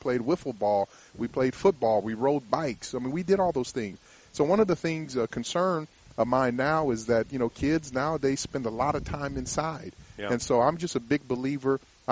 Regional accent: Arizona, United States; I just look back to when I grew up in Arizona.

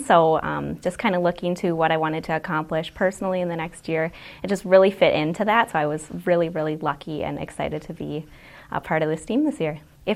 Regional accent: Orono, Minnesota, United States; I'm from Orono, Minnesota, and this is my second year on the team.

